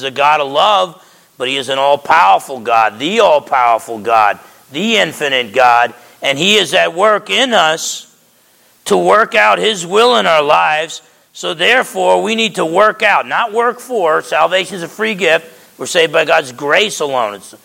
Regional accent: New Jersey, United States; You know, I complain a lot. I'm from New Jersey. It's my nature to complain.

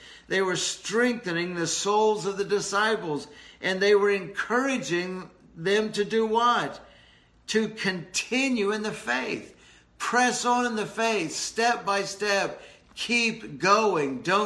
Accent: St. Petersburg, Florida, United States; the church I grew up in St. Petersburg, Florida.

